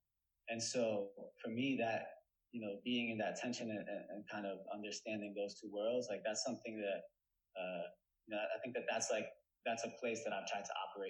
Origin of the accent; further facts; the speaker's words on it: Worcester, Massachusetts, United States; I grew up in Great Brook Valley, which is a small housing project in Worcester. And it was, you know, when I was growing up, it was pretty rough.